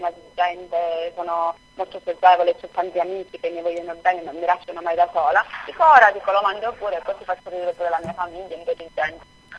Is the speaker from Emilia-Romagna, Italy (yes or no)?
no; Camastra, Sicily, Italy; A me, di Camastra, io amo il mio paese. Per loro non c'è niente, per me c'è tutto. C'è la famiglia, la mia famiglia è Camastra.